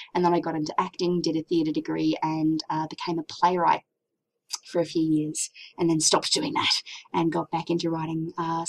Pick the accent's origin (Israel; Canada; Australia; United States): Australia; Townsville, Queensland; also born or lived in Burpengary / Rockhampton / Fiji; I started in Queensland, so I moved from Townsville to Burpengary to Rockhampton, and then we moved from Rockhampton to Fiji. So we lived in Fiji for 3 years.